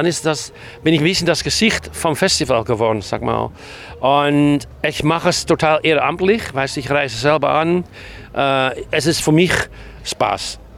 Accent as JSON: {"language": "German", "town": "Amsterdam", "region": "North Holland", "country": "Netherlands", "second_language": "German", "lives_now": "Germany", "said": "Und ich bin Holländer, ich komme aus Amsterdam, ne? Ich bin nicht von hier."}